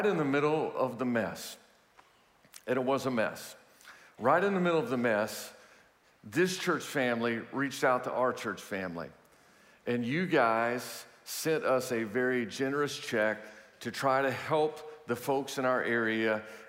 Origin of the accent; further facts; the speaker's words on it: Houston, Texas, United States; So I want to clear up the air today, because I know that when you hear I'm from Houston, there may be some negative vibes about